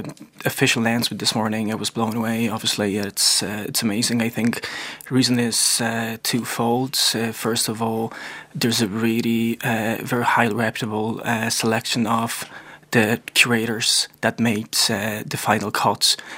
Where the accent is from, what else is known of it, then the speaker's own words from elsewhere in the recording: Poland; born there; English is a second language; moved away; I've been living here for 10 years. I was born originally in Poland.